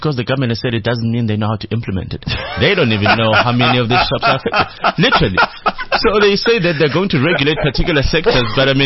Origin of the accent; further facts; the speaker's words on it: South Africa; I'm sitting across the road as a South African